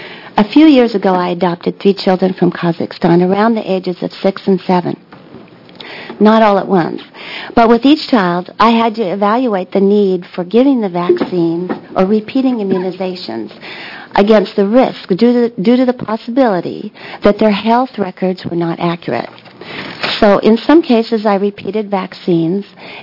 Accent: Portland, Oregon, United States; I'm from Portland, Oregon, and I'm here to oppose HB 2635.

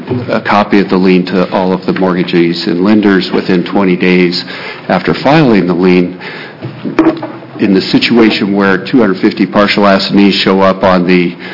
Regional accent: Eugene, Oregon, United States; I'm an attorney from Eugene, Oregon, and am on the Oregon State Bar Construction Law Section

